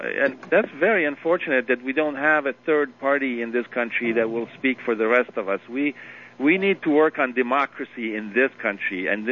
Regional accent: United States; to me, as an American, it was so embarrassing.

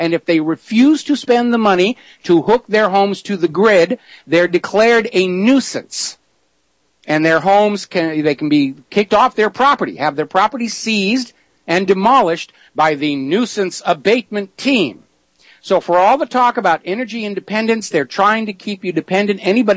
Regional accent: New England, United States; Now, I'm a farm kid. I grew up in New England farming country

